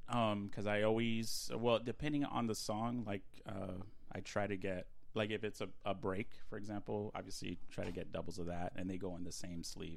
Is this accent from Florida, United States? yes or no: no; El Paso, Texas, United States; moved away as an adult; So, I'm originally from El Paso, Texas.